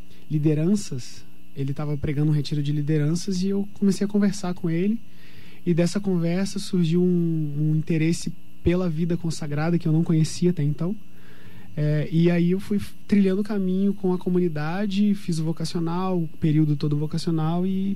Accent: Curitiba, Paraná, Brazil; Eu sou natural de Curitiba.

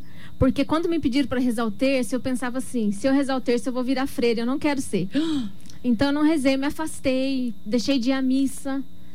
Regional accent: Varginha, Minas Gerais, Brazil; Então, eu sou de Minas Gerais, de Varginha, né?

